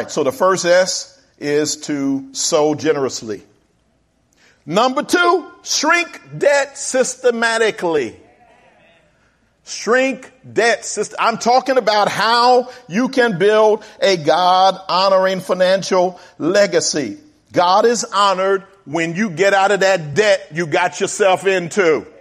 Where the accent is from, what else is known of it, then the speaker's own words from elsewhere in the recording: Philadelphia, Pennsylvania, United States; Back in 1989, I'm coming from Philly. We had a row home in the hood.